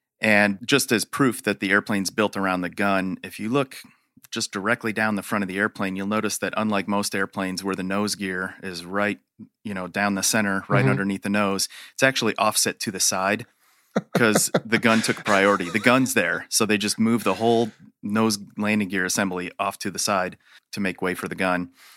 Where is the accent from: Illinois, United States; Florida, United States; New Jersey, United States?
Illinois, United States; Chicago; also born or lived in Michigan; I was born in Chicago, raised there. And then I went to college in Michigan Tech, way up north.